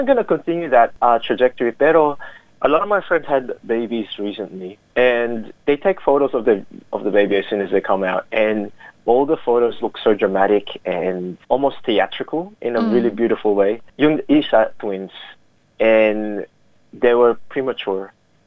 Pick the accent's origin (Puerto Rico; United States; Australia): Australia; accent: Australian; My accent is Australian and I love this place. This is my home forever, for sure.